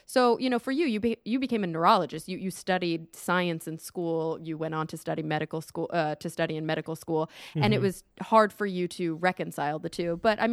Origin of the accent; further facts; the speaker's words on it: Texas, United States; also born or lived in New York / Los Angeles; You know, I grew up in Texas, so I knew like two Jews my whole childhood. But then when I moved to New York and then LA, I was like, oh, this is a thing.